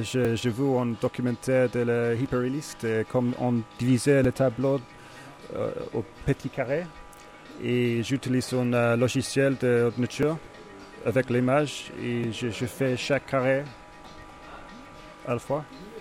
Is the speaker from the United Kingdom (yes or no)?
yes; England, United Kingdom; French is a second language; now in France; ça fait un an que je suis anglais. Mon français, c'est pas faux